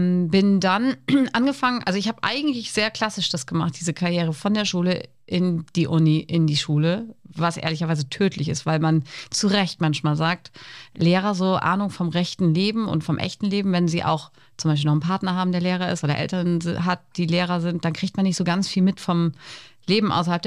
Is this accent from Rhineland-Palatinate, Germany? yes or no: no; Twistringen, Lower Saxony, Germany; Ich bin ja in Twistringen geboren, im katholischen Twistringen.